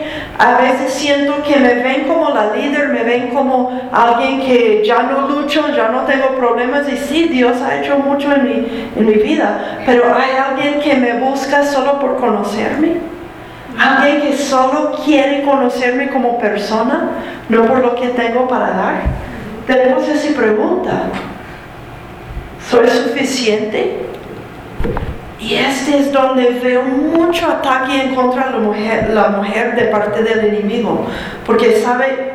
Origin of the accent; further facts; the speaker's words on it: the South, United States; Yo vengo del sur de Estados Unidos, que también hay un poco de machismo allá.